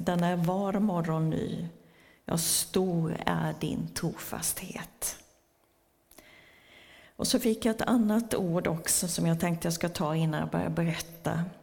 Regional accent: Vetlanda, Jönköping County, Sweden; Ja, jag är småländska, det kommer ni nog att höra. Jag är uppväxt i Vetlanda, gift med Peter, min drömprins sedan 41 år tillbaka. Han är också smålänning, han är från Nässjö.

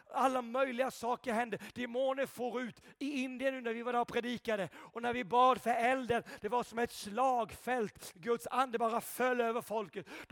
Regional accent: Småland, Sweden; Jag var en svensk från Småland. Mamma och pappa kom från bondesamhällen, Rudu och Femtinge.

